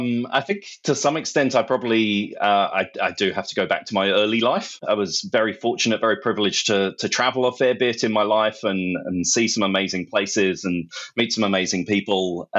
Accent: London, United Kingdom; I grew up in London

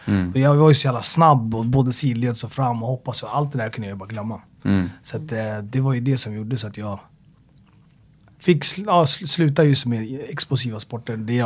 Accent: Sollentuna, Stockholm County, Sweden; also born or lived in Rinkeby / Väsby; Sollentuna, Rinkeby och Väsby.

